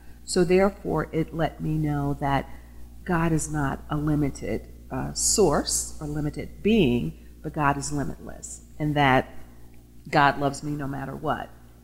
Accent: Waterford, Mississippi, United States; Well, actually, I grew up in a town called Waterford, Mississippi, which most people probably have not heard of. But I grew up in a predominantly black community, but I also went to integrated sc

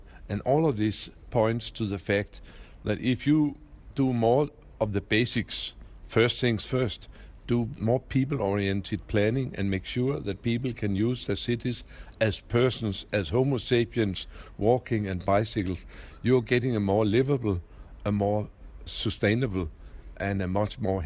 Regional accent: Copenhagen, Capital Region of Denmark, Denmark; I come myself from Copenhagen. I've lived there my whole life. I've been married for 56 years now.

